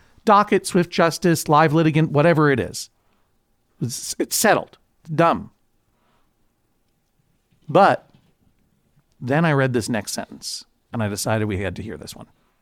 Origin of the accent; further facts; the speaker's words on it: New England, United States; in my historic growing up in New England.